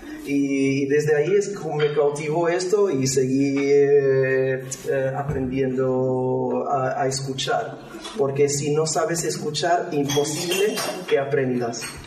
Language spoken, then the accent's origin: Spanish; Morocco; por mucho que nosotros somos de Marruecos, sí que creces con estos ritmos